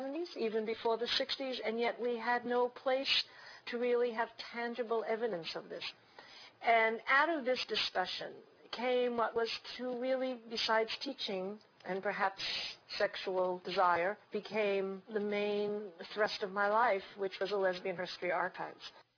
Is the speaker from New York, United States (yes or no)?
yes; New York City, New York, United States; born there; I was born in 1940 in the Bronx, New York.